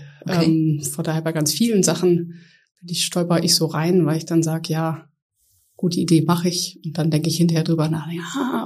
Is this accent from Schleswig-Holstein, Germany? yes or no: yes; Kiel, Schleswig-Holstein, Germany; Ich komme ursprünglich aus Kiel von der Ostsee und das Meer und das Wasser ist wirklich mein Element.